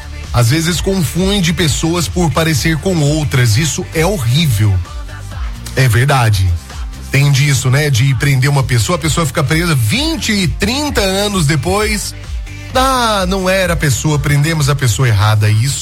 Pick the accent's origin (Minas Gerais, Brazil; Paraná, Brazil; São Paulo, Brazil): Minas Gerais, Brazil; Itajubá; sou de Itajubá e cheguei de viagem aqui em Almenara, no norte de Minas.